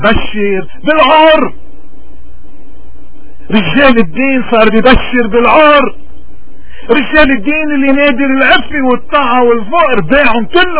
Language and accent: Arabic; Lebanon; لأنه نحن عم نمر كلبنانيين من كل الفئات اليوم عم نمر بمرحلة كتير صعبة، اتعهر كل شي فيها اليوم، تعهر حياتنا كلبنانيين.